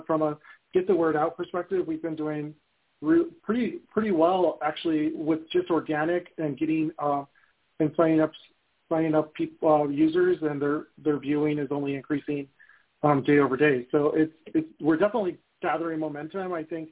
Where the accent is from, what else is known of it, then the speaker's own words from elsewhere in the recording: Los Angeles, California, United States; I grew up in South Central LA. I worked my way from the bottom with an internship opportunity that was given to underprivileged kids in LA to work at Sony Pictures.